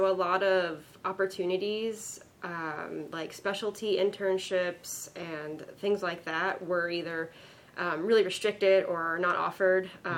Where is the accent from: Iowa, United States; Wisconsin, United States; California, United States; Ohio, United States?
California, United States; Ironic, I know, because I'm from California.